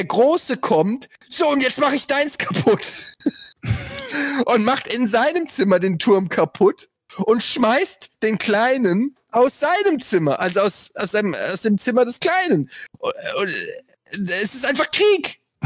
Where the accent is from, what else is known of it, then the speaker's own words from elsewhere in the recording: Frankfurt, Hesse, Germany; bei uns in Frankfurt gab es den Holzhausenpark, da habe ich in der Nähe gewohnt.